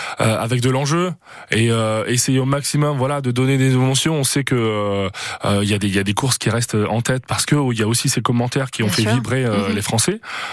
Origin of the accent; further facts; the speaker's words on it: France; en tant que Français